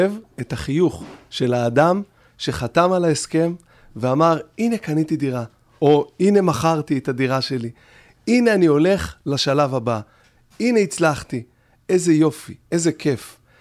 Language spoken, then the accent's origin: Hebrew; Migdal HaEmek, Northern District, Israel; גדלתי שם, התפתחתי משם, זה המקום שלי